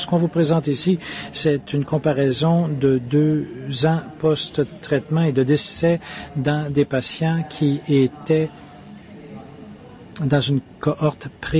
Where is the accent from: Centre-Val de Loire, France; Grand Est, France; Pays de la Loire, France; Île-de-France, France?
Île-de-France, France; Paris; Oui, bonjour, je viens de Paris